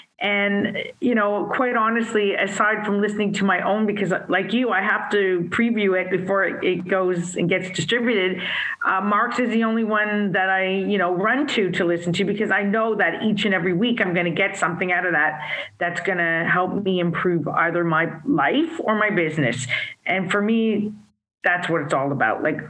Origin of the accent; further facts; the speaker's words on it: Canada; I'm a Canadian in Toronto